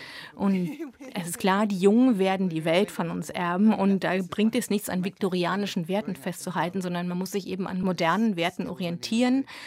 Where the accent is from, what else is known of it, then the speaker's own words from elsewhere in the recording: United Kingdom; besonders auch in Großbritannien, wo ich herkomme.